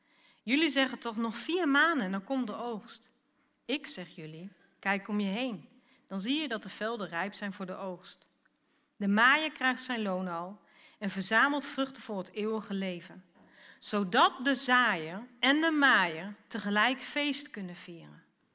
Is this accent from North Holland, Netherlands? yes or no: yes; Alkmaar, North Holland, Netherlands; now in Achterhoek, Netherlands; Ik zei vroeger altijd, ah, ja, maar ik kom uit Alkmaar. Ik ben geboren in Alkmaar, hoor.